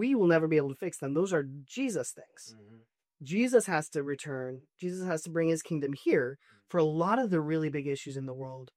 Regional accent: Uganda; where I grew up in Uganda, for example

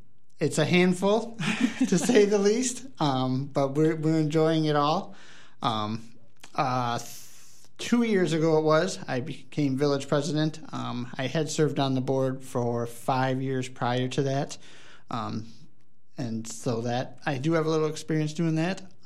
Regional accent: Ontario, Wisconsin, United States; I've actually lived in Ontario my entire life. I was born in Hillsborough back in 1983

